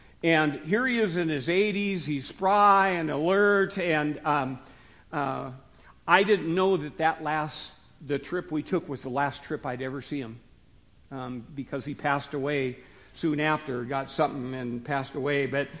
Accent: Seattle, Washington, United States; you guys remember I'm from the Seattle area, okay? And so we lived on Puget Sound.

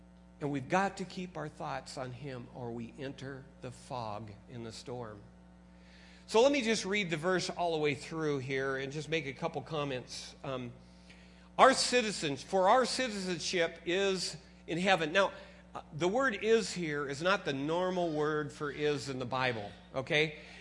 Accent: United States; I'm an American. I can prove I'm American.

